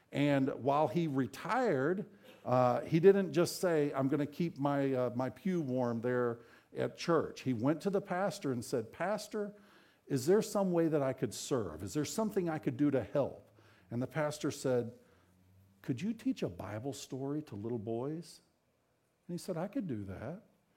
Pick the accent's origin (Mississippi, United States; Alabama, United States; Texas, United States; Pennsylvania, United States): Texas, United States; But so I was born and raised there in Texas in a church that reached out with the gospel.